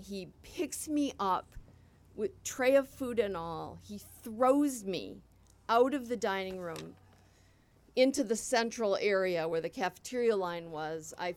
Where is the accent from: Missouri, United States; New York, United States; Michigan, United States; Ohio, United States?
Michigan, United States; I am from the Upper Peninsula, and I was raised in the 50s and the 60s.